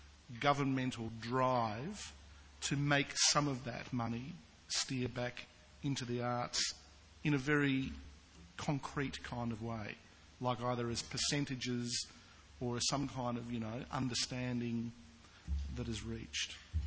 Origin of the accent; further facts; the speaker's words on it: Australia; As an Australian artist myself, I'm always going to be very sympathetic towards Australian content